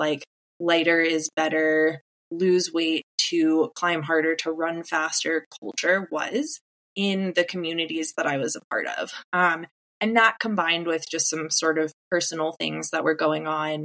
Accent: Appalachia, United States; moved away as an adult; I grew up in Appalachia, hiking all the time on the AT. And I moved to Colorado after college

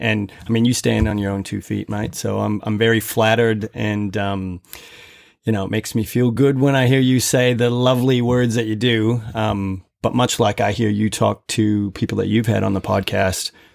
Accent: Minnesota, United States; You can probably tell from my accent, I am from the States. So I'm from Minnesota.

